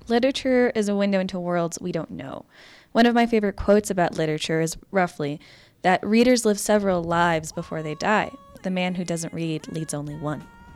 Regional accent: Spain; tiene muchos elementos que me recuerdan a mi país natal, a España, pero también con toques muy colombianos.

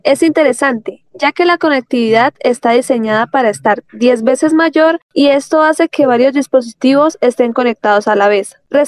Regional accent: Pamplona, Norte de Santander, Colombia; Bueno, yo soy de Pamplona Norte de Santander.

